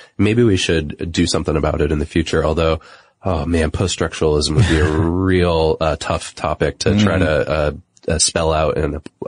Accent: Pakistan; I'm from Pakistan, and I would like to assure you that acid burning is not socially acceptable there.

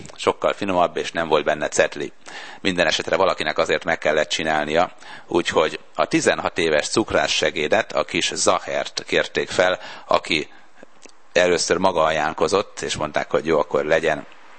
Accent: Sopron, Győr-Moson-Sopron, Hungary; born there; Én Sopronba születtem

